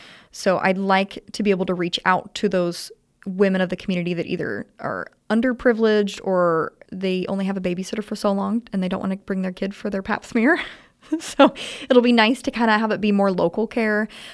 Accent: Maryville, United States; I mean, I was born in the Maryville Hospital, and I was raised K through 12. I went to the Maryville school system

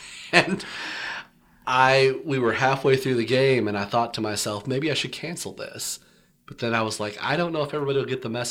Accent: Texas, United States; I'm from Texas originally, and there was one summer through, like, basically kind of dumb luck, I got to be the bat boy for the Texas Rangers.

